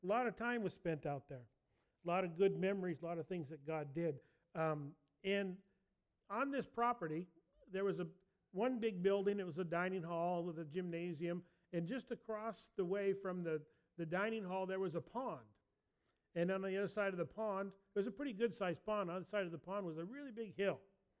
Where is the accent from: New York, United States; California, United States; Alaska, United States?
Alaska, United States; You know, the funny thing, growing up in Alaska, one of the things that we really despised was Texans bragging about how wonderful Texas was.